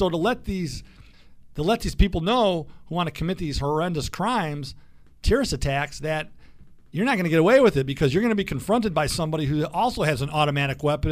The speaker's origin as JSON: {"language": "English", "town": "Detroit", "region": "Michigan", "country": "United States", "tie": "born or raised there", "said": "I grew up in Metro Detroit. I grew up in a multicultural neighborhood."}